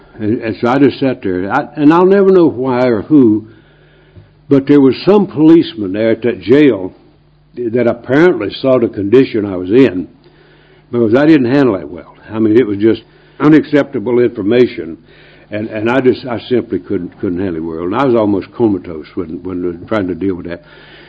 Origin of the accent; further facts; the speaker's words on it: North Carolina, United States; They couldn't afford a trip to Michigan, where I was from North Carolina.